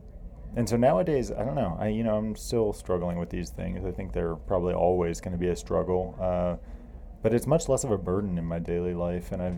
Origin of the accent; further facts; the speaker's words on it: the South, United States; I guess on a more personal level, I grew up in the South.